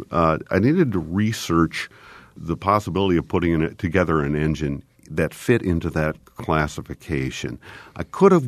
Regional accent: Cedar Rapids, Iowa, United States; I remember when I was growing up in Cedar Rapids, Iowa, there was a car show at what was at the time called the Lindale Plaza.

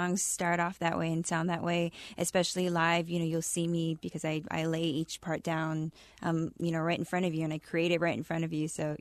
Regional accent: Hawaii, United States; also born or lived in Los Angeles; now in Lawrence, United States; We were looking to move from Los Angeles. I lived there for 10 years, moving from Hawaii

